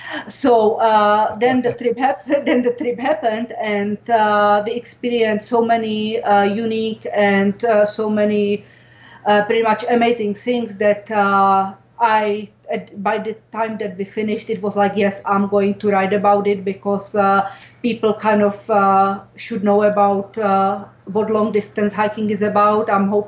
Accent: Czechia; Ever since I was a kid, I come from Czech Republic.

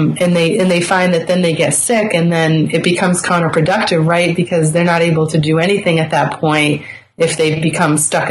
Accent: Boston, Massachusetts, United States; accent: Boston; Sometimes I kind of, I lose R's from time to time. So that's the Bostonian me.

